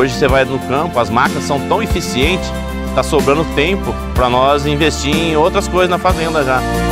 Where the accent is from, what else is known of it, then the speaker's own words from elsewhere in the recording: São Pedro do Turvo, São Paulo, Brazil; sou da região de São Pedro do Turvo, sou produtor de grãos, milho e soja